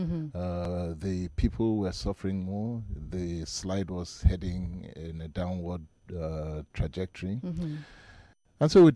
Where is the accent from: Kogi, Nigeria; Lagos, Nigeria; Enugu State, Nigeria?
Lagos, Nigeria; born there; also born or lived in Port Harcourt; I was born in Port Harcourt, Rivers State in 1967. And went to school at King's College, Lagos, Corona, Lagos, University of Lagos, finished as an architect.